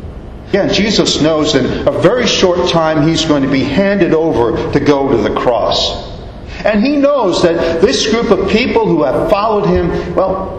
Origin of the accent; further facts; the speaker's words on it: Long Island, New York, United States; Growing up in Long Island, I had two uncles and an aunt. And for the first several years, we did the family stuff, as much as Germans do family stuff.